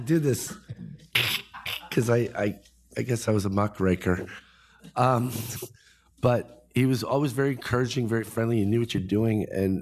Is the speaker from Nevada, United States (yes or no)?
yes; Las Vegas, Nevada, United States; I'm from Las Vegas.